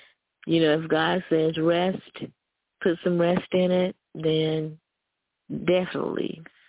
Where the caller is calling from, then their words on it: Alabama, United States; I'm from Alabama.